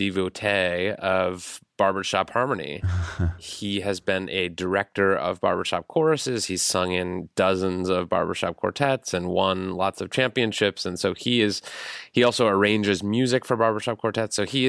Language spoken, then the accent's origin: English; Ohio, United States; So I grew up in Northern Ohio